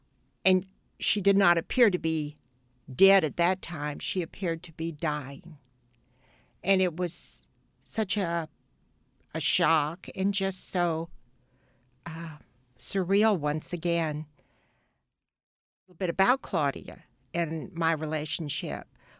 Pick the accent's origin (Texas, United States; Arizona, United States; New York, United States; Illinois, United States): Texas, United States; Austin; I was born in Austin, Texas in 1944. Went to high school here at St. Mary's Academy, and then came directly to the University of Texas